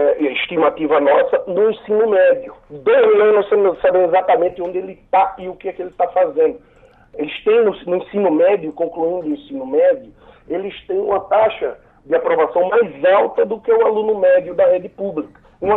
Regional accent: Pernambuco, Brazil; em Flores ou Solidão, no interior de Pernambuco, que é minha terra

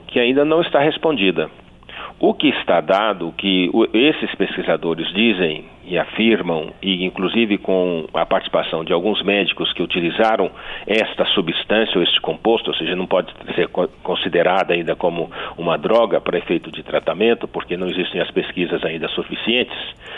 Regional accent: Brazil; nos impõem uma condição de como brasileiros e de como pesquisadores e de como médicos

